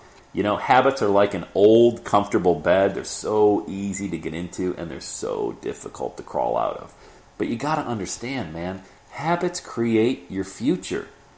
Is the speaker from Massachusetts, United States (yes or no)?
no; Cincinnati, Ohio, United States; I wake up in my hometown, Cincinnati, Ohio.